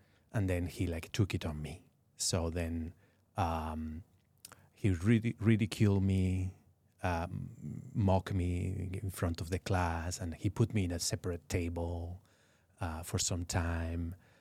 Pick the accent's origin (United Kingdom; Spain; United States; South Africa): Spain; Balearic Islands; I'm from Mallorca, yes.